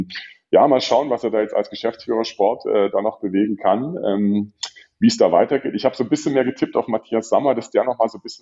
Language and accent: German; Dresden, Saxony, Germany; weil ich bin selber gebürtiger Dresdner, bin in den 80er Jahren im Stadion gewesen